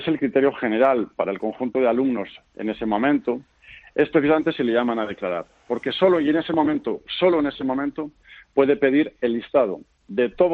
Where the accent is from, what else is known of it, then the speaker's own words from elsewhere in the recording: Vitoria, Basque Country, Spain; yo soy de Vitoria, soy vasco y amo muchísimo al País Vasco como amo al resto de España, porque el País Vasco es España.